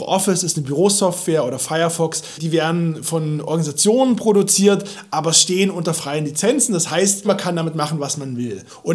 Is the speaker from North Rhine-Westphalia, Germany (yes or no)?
no; Halle, Saxony-Anhalt, Germany; now in Berlin, Germany; ich bin gebürtig aus Halle und habe da 25 Jahre gelebt, wohne jetzt in Berlin.